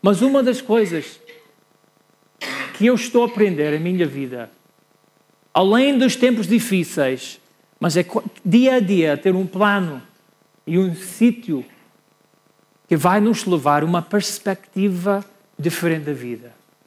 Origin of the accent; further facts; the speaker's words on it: United States; Portuguese is a second language; now in Portugal; Eu quero, como bom americano aqui no país de Portugal, dizer que eu adoro futebol.